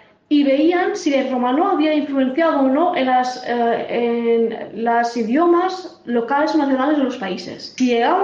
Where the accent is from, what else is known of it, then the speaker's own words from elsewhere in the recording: Spain; para los que somos de España